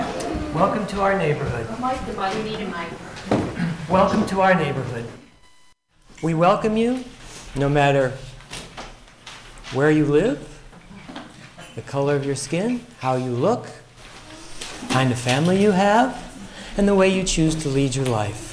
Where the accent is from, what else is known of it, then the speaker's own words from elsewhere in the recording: Latrobe, Pennsylvania, United States; born there; I was born in 1928 in Latrobe, Pennsylvania.